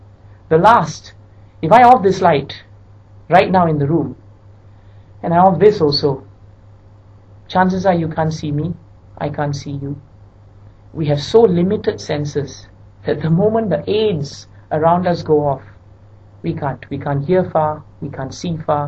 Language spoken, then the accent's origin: English; Singapore; And, you know, I'm a Singaporean, never felt an earth tremble, you know.